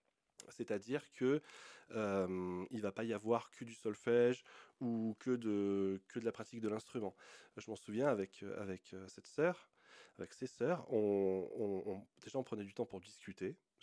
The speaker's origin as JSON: {"language": "French", "town": "Gap", "region": "Provence-Alpes-Côte d'Azur", "country": "France", "said": "Alors je suis originaire de Gap, du coup dans les Hautes-Alpes."}